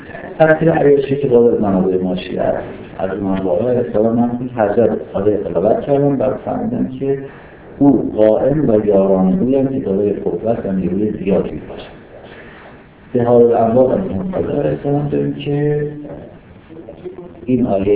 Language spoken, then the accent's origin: Persian; Iran; نه اینکه تفاخر برگزار بدیم که حالا ما ایرانیم